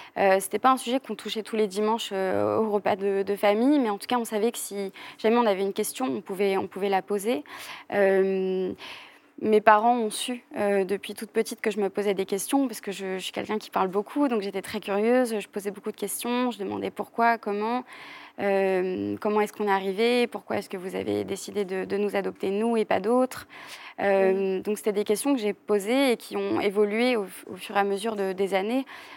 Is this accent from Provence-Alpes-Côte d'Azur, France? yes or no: no; Paris, Île-de-France, France; On a grandi un peu à Paris, un peu à la campagne.